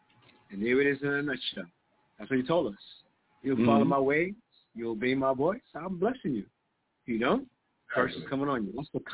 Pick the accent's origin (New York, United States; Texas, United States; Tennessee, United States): New York, United States; I grew up in Harlem, son, and my friend in junior high school was driving around in a Porsche.